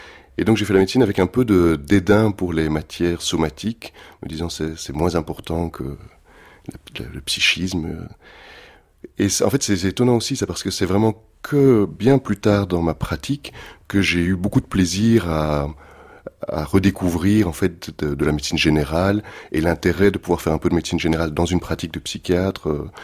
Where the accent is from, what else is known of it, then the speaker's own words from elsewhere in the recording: Belgium; Donc, je suis belge